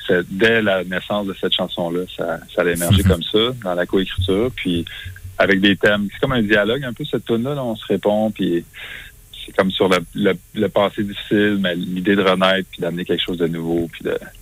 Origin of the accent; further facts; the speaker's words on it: Montreal, Quebec, Canada; Tu sais, c'était correct de faire ça chez nous à Montréal.